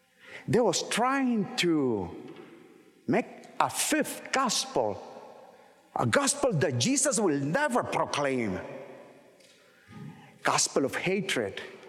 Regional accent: Nicaragua; I'm from Nicaragua, Central America.

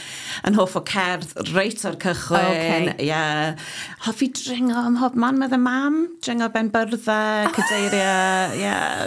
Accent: Llanilar, Wales, United Kingdom; Wel, un o Lanilar, Ceredigion, jyst tu allan I Aberystwyth.

